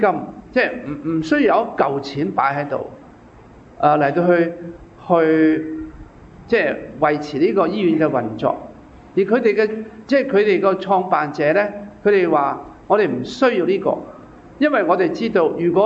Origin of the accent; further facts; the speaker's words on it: China; 我想跟我们中国人呢有几句成语都很相似的